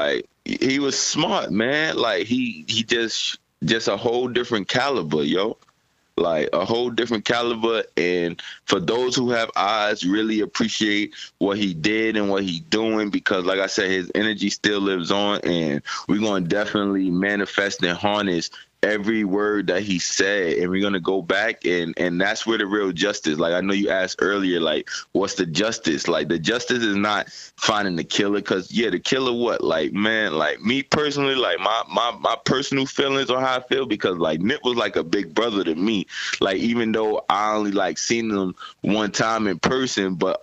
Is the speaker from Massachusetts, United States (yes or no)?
no; Brooklyn, New York, United States; Like, me personally, I'm from the East Coast, being from Brooklyn, New York, and stuff like that.